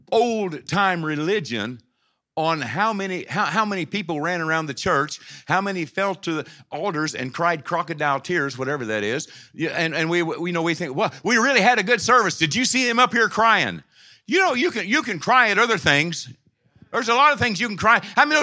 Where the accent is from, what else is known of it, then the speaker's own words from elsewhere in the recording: Arkansas, United States; I was raised in Arkansas. Gary, we're going back to Arkansas real soon.